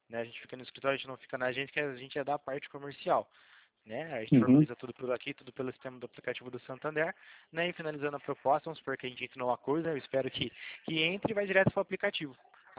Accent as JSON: {"language": "Portuguese", "town": "Araras", "region": "São Paulo", "country": "Brazil"}